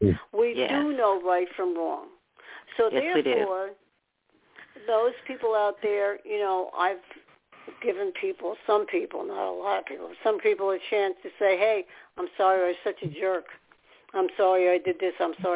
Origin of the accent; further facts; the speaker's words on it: New York, United States; I'm a New Yorker, and all my so-called fathers, people came from New York.